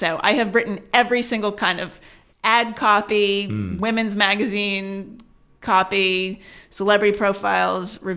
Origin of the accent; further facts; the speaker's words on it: New Jersey, United States; also born or lived in Palo Alto / Austin, Texas; And I grew up, my father, he was kind of in academia for a while. So we lived in Austin, Texas, till I was about 9. And then we moved to suburban New Jersey.